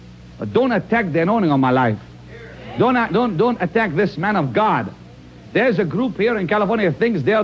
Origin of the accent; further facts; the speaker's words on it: Israel; I'm sorry, I'm not exactly the normal kind of guy, you know. I'm from Israel.